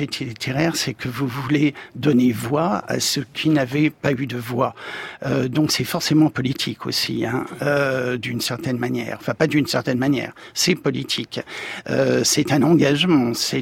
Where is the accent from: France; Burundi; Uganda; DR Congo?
France